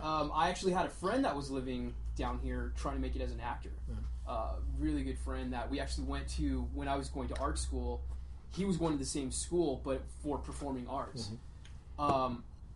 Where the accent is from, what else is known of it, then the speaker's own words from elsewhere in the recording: Moses Lake, Washington, United States; I'm originally from Washington State, from a small farm town called Moses Lake. It's eastern Washington, so it's probably about an hour and a half outside of Spokane.